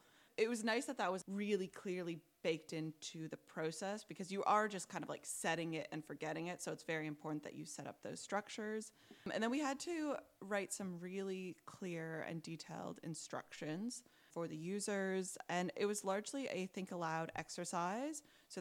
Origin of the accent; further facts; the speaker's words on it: Canada; But like as a Canadian, I really am just shaking my head.